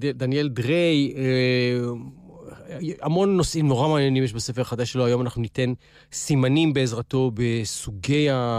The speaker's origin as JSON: {"language": "Hebrew", "town": "Jerusalem", "region": "Jerusalem District", "country": "Israel", "tie": "born or raised there", "said": "תראי, אני גדלתי בעיר העתיקה."}